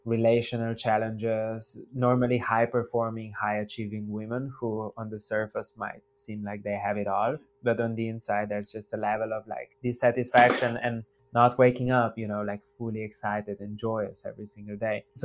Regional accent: Slovenia; English is a second language; I was born and raised in Slovenia, and there's just kind of like a natural way of being

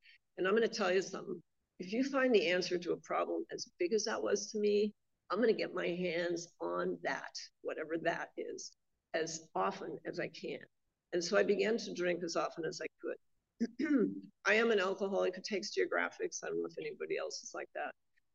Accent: Montana, United States; and I grew up in Montana, and so I was drinking on the reservations.

